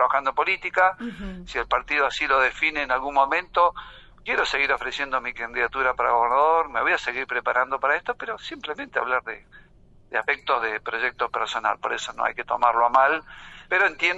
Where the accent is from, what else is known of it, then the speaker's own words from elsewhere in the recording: Argentina; sin duda como argentino en el cuarto oscuro voy a definir mi voto